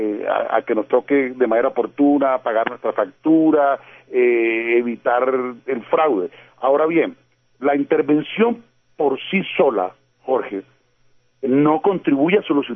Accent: Caribbean Region, Colombia; lo digo con el mejor ánimo como costeño también. Nosotros en la costa sin duda requerimos es una solución estructural de largo plazo.

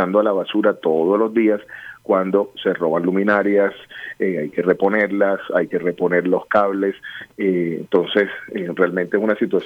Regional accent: Barranquilla, Atlántico, Colombia; yo creo que vale la pena y ya como barranquillero lo digo

